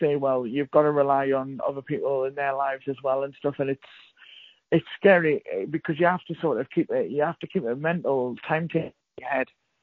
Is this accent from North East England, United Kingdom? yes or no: yes; North East England, United Kingdom; I'm from County Durham in the northeast of England.